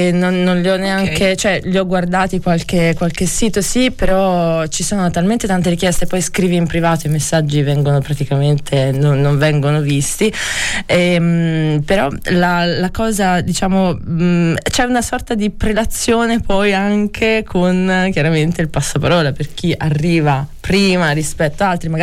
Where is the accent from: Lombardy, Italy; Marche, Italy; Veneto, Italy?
Marche, Italy; Senigallia; moved away as an adult; now in Florence, Italy; Che vengo dalle Marche, sono di Senigallia e vivo qua da 19 anni.